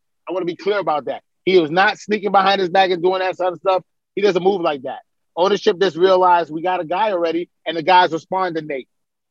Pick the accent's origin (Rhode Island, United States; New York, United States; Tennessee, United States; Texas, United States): New York, United States; Brooklyn; I'm a realist. I'm from Brooklyn.